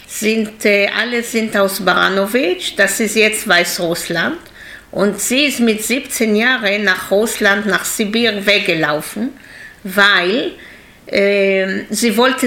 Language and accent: German; Israel; German is a second language; moved away as an adult; now in Germany; Ich bin in Israel geboren, ganzes Leben war ich in Israel und dann habe ich meinen Mann getroffen in Israel und geheiratet, Chassene gehabt und nach Deutschland gekommen. Wir sind jetzt 37 Jahre bin ich in Deutschland.